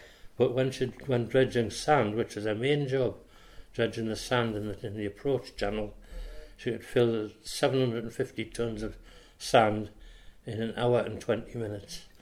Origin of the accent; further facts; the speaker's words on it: Blyth, North East England, United Kingdom; I was born in Blythe, locally here, not far from where I live now. I was born 1938 in Jubilee Road, and I've lived in Blythe nearly all my life. I worked away once for about 4 years. Apart from that, I've lived in Blythe 75 years now.